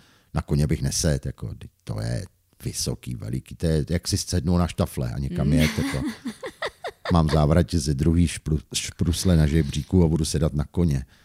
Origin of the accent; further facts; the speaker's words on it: Pardubice, Pardubice Region, Czechia; born there; No, narodil jsem se v Pardubicích, že jo, nenarodil jsem se na Seně, prostě někde na vsi